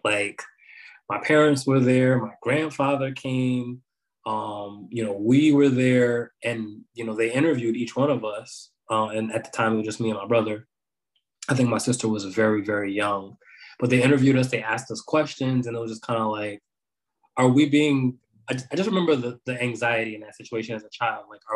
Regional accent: New York, United States; moved away; So I grew up in New York. I'm not there currently

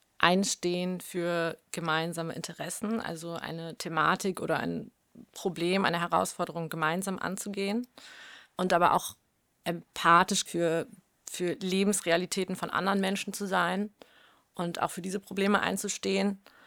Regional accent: Düsseldorf, North Rhine-Westphalia, Germany; Also ich komme ja wie gesagt aus Düsseldorf, das ist 20 Minuten von Lützerath, damals Lützerath entfernt.

